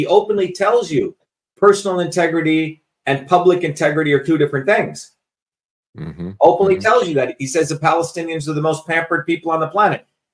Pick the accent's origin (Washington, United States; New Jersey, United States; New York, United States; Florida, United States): New Jersey, United States; I grew up in New Jersey. I think I've been working since I was 12 years old.